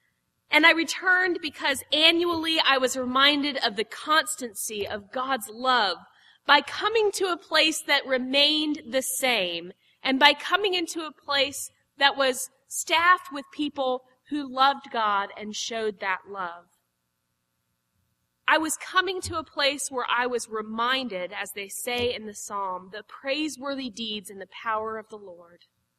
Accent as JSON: {"language": "English", "region": "Florida", "country": "United States", "tie": "born or raised there", "said": "I grew up in Florida."}